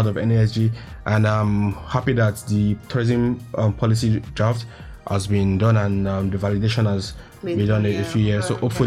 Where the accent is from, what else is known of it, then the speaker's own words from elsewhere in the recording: Kogi, Nigeria; so I'm from Kogi State, Nigeria.